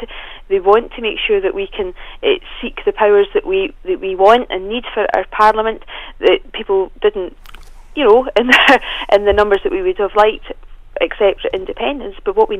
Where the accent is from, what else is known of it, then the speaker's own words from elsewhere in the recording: Biggar, Scotland, United Kingdom; where the count was in my hometown of Biggar in my constituency of Clydesdale